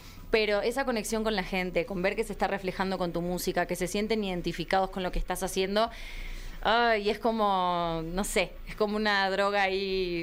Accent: Buenos Aires, Argentina; Lo hice en Buenos Aires.

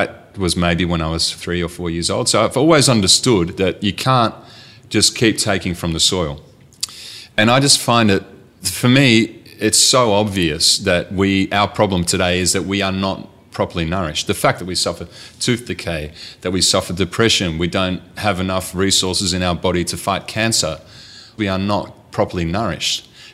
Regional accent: Netherlands; Growing up in Holland, in an area that was incredibly fertile

